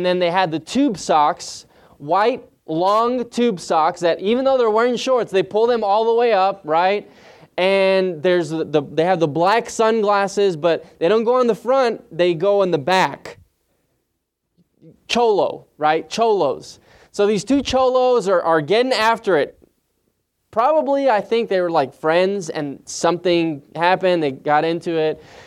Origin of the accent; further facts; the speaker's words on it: Juarez, Chihuahua, Mexico; also born or lived in United States; So I was born here in the States. Very thankful for that. But I grew up very close to my family in Mexico, right across the border in the city of Juarez.